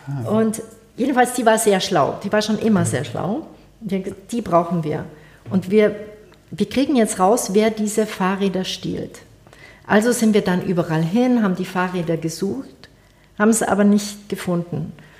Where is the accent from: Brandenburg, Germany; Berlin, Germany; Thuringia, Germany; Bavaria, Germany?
Bavaria, Germany; Munich; also ich bin im Olympiadorf aufgewachsen. Das ist dort in München.